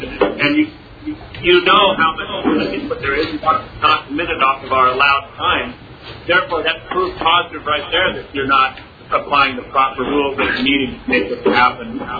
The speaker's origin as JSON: {"language": "English", "town": "Fairbanks", "region": "Alaska", "country": "United States", "said": "I'm from Fairbanks, Alaska."}